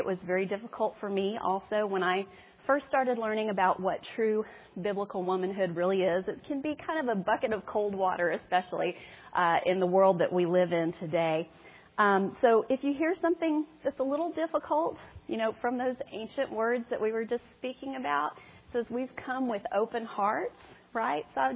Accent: Baton Rouge, Louisiana, United States; just so I'm not a total stranger up here, I'm from Baton Rouge, Louisiana.

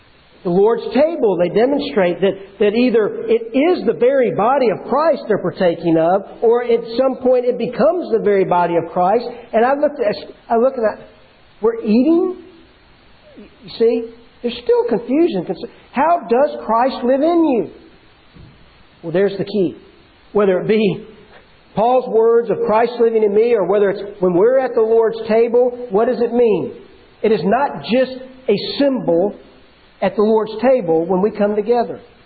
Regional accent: Covington, Tennessee, United States; And as a child growing up in Covington, Tennessee, even though it wasn't very far to get to her house

